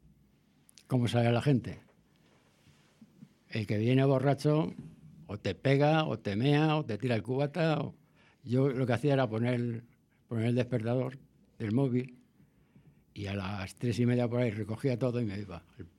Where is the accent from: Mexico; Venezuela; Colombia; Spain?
Spain; Madrid, Community of Madrid; born there; yo cuando vine aquí en el 95, yo nací en Villaverde. Y me vine en el 95 aquí a la calle General Aranda, que ahora ya no existe.